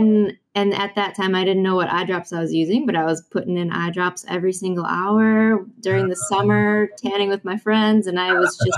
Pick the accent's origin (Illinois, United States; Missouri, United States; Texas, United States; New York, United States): Illinois, United States; Downers Grove; But I am from the Chicagoland area. So I grew up in Downers Grove, one of the suburbs.